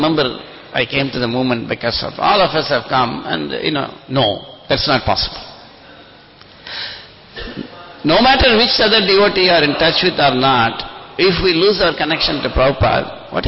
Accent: India; He knows I'm from India

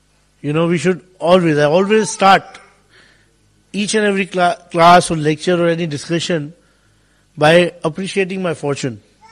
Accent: India; But still, because I grew up in India, and in our families and all, we default respect everybody.

